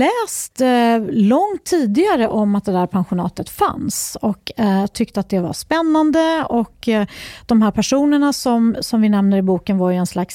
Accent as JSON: {"language": "Swedish", "town": "Uppsala", "region": "Uppsala County", "country": "Sweden", "tie": "born or raised there", "said": "Jag är uppvuxen i Uppsala. Mina föräldrar var lärare och båda mina föräldrar kom från enklare förhållanden på landet. Min pappa kom från ett småskollärarhem i Emmaboda i Småland, och min mamma är från Öland"}